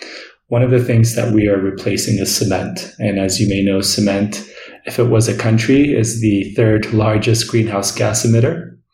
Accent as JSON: {"language": "English", "region": "Addis Ababa", "country": "Ethiopia", "tie": "born or raised there", "said": "how a city like the one I grew up in Addis Ababa can also benefit from this type of technology"}